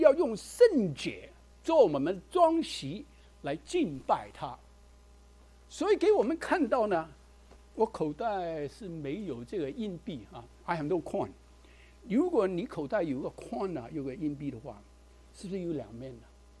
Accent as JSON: {"language": "Chinese", "region": "Guangdong", "country": "China", "said": "可能我们广东人说调气不顺"}